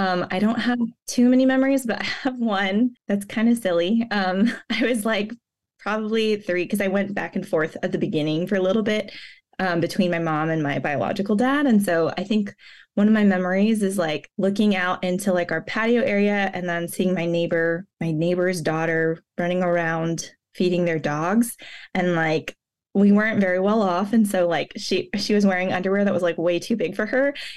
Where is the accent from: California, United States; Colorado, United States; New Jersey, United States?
California, United States; Anaheim; also born or lived in Philippines / Murrieta; now in Los Angeles, United States; I was born in the Philippines, but was raised half in Anaheim, California, and the other half in a smaller suburb called Murrieta. Although I'm full Filipino, I was raised by my Filipino mom and my white dad.